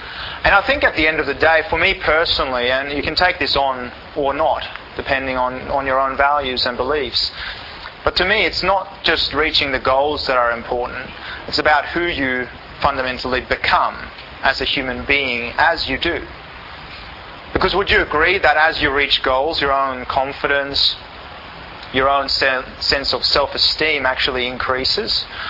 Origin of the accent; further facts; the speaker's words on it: Sweden; and I grew up in Sweden, as I told you before.